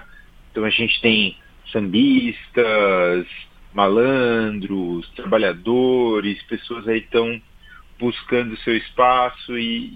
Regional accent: São Paulo, Brazil; Eu moro aqui em São Paulo, né? Sou paulistano e nasci aqui e me criei aqui na zona leste de São Paulo, aqui na Coab 1, que fica ali em Pedro Alvim, Itaquera, né?

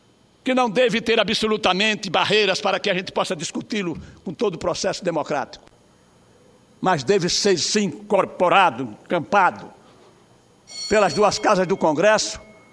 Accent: Alagoas, Brazil; Mas eu, como alagoano do Nordeste

